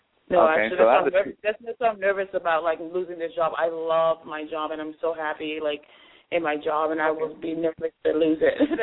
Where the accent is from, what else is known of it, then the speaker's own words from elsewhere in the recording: Miami, Florida, United States; I'm from a bigger city. I'm from Miami, so I'm a city girl.